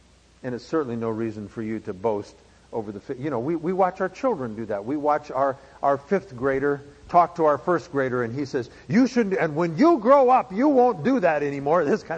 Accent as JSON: {"language": "English", "region": "South Dakota", "country": "United States", "tie": "born or raised there", "said": "When I grew up in South Dakota, we would have these South Dakota winters. Last summer, the last winter I was home, we had 96 inches of snow."}